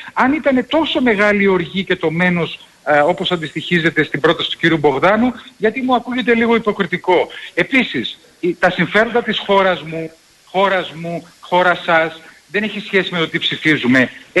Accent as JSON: {"language": "Greek", "town": "Thessaloniki", "region": "Central Macedonia", "country": "Greece", "said": "έχω υποχρέωση και ως Θεσσαλονικιός και ως Μακεδόνας και ως άνθρωπος που αγαπάει την προοπτική της ειρήνης"}